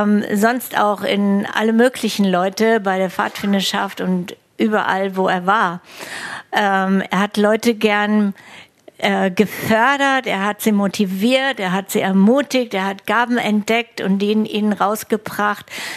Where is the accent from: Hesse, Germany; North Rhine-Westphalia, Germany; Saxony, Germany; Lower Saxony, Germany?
Hesse, Germany; ich war letzte Woche bei der Beerdigung im Hessischen, meiner alten Heimat